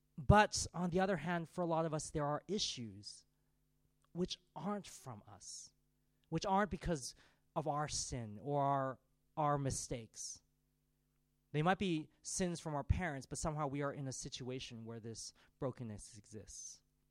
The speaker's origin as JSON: {"language": "English", "country": "United States", "said": "I'm American. That's how we think."}